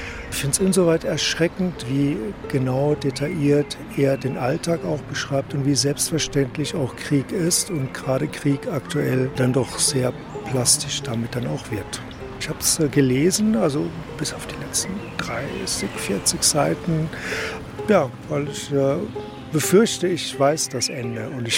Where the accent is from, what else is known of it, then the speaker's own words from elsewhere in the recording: Bremen, Germany; wir kommen aus Bremen, sind zurzeit auf Fahrradtour, unter anderem auch in Augsburg.